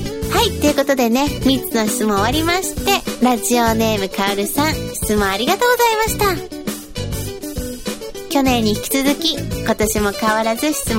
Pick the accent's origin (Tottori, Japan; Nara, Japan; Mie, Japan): Tottori, Japan; 今はね、地元は数年に一度雪が降るぐらいで、なので今年はね、地元の鳥取県も暖冬みたいですね。